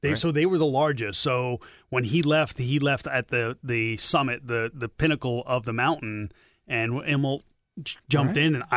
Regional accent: Pennsylvania, United States; Well, growing up in Eastern PA, I knew people who commuted to New York

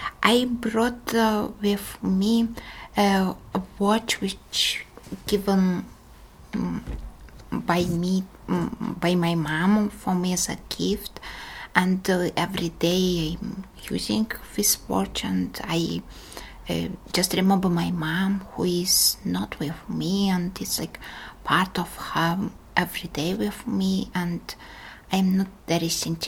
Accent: Chisinau, Chișinău, Moldova; I am 43 years old, 44 very soon. I am originally from Moldova, it's Republic of Moldova, former Soviet Union, from the capital of Moldova, Chisinau. And I lived in my country of origin since born

